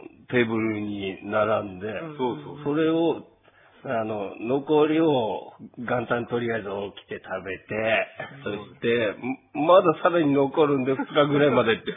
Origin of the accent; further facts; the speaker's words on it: Hokkaido, Japan; はい、自分も北海道なんでね。それが当たり前だと思ってたんですけど、当たり前じゃない。